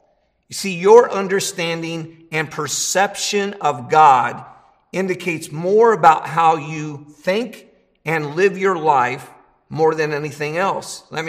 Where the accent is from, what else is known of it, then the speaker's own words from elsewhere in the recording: Ohio, United States; I grew up in Ohio, and it's very much, I would call, a football state.